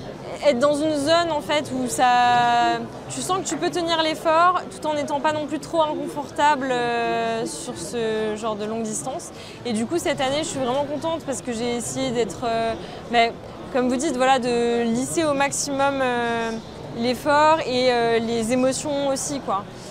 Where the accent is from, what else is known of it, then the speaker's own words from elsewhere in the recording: Provence-Alpes-Côte d'Azur, France; Et en fait, j'ai grandi dans le Mercantour, donc j'ai toujours beaucoup aimé la montagne.